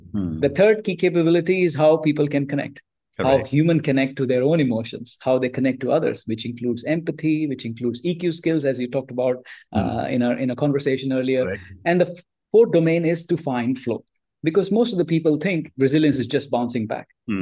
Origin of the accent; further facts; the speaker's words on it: India; moved away as an adult; now in Singapore; So I grew up in India and I spent first 16 of years of my career in change management and organizational restructuring across the globe. I left India